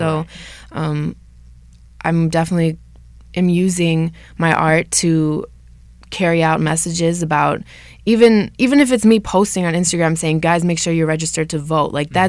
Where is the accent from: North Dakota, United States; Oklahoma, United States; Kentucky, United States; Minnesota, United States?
Minnesota, United States; now in Los Angeles, United States; So I'm from Minnesota.